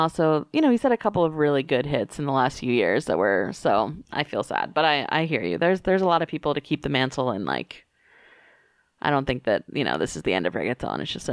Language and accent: English; the South, United States; growing up in the Bible Belt, but coming from like a family that was Catholic, part Catholic